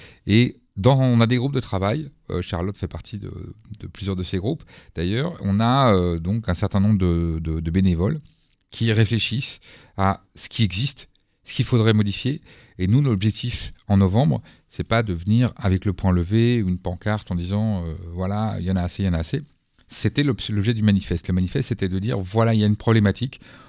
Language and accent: French; Paris, Île-de-France, France; je suis né à Paris, j'ai vécu à Paris toujours.